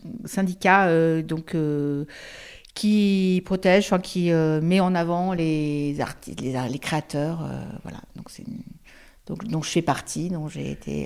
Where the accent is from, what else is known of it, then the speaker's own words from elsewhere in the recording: Paris, Île-de-France, France; now in Barnave, France; Je viens de Paris et je viens de m'installer là à Barnave depuis l'été dernier.